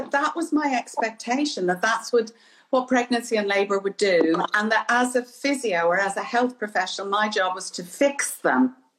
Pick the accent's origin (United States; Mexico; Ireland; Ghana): Ireland; now in London, United Kingdom; So as, you know, as an Irish woman in London in the 1980s, I was exposed to meeting women from the Caribbean, African women, Japanese women